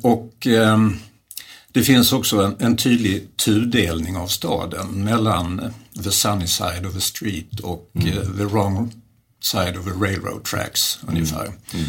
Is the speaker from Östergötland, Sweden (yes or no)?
no; Malmö, Skåne, Sweden; Har inte hunnit gå i skolan där, men jag har en lång historia i Malmö. Jag är en typisk Malmöbo på många sätt. Har bott på många olika håll i stan också.